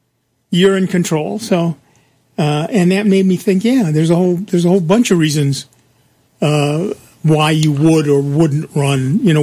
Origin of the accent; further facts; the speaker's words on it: United States; So I do not speak French, one of the very many languages I don't speak. I'm an American. We just shout louder until you get it.